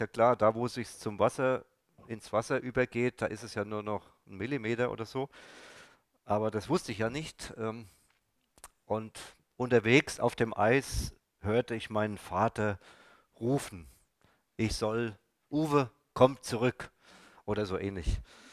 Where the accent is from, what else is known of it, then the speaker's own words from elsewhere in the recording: Gelnhausen, Hesse, Germany; Ich komme ja aus Gelnhausen und gefühlt haben wir jeden Sonntag einen Spaziergang gemacht am Nachmittag durch den Kurpark.